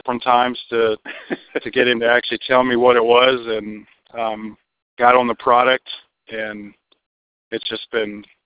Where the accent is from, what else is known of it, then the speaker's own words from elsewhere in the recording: Maryland, United States; I'm from Maryland. Did my time in the Marine Corps with a college stint down in a small school in North Carolina